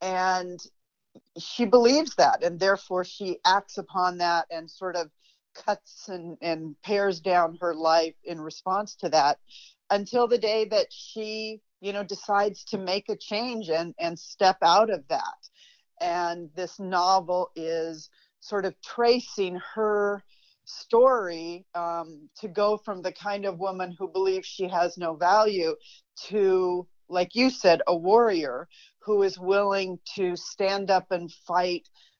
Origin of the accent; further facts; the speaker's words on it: West Coast, United States; I grew up on the West Coast, and we were not taught a great deal about the Dust Bowl.